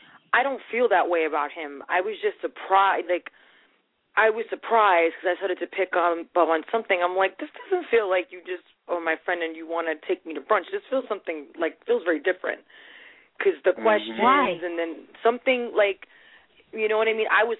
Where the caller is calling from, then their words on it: New York, United States; I'm calling from New York.